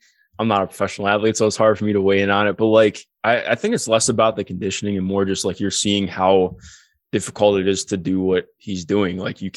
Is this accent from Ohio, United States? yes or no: yes; Cleveland, Ohio, United States; growing up in Cleveland, like, watching him